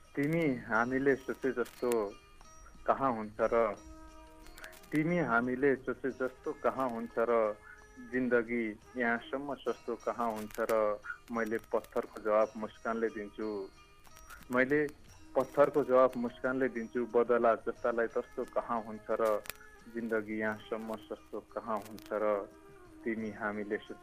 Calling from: Lamki, Sudurpashchim Province, Nepal; म कैलाल लम्कीबाट

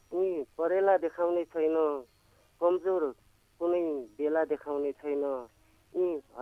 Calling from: Bajhang, Sudurpashchim Province, Nepal; हजुर म बजाङदेखि हजुर

